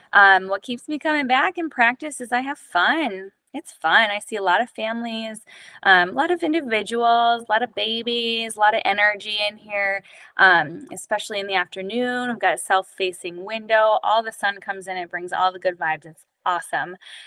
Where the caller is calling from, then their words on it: Duluth, Minnesota, United States; I came into my practice here early in good old Duluth, Minnesota.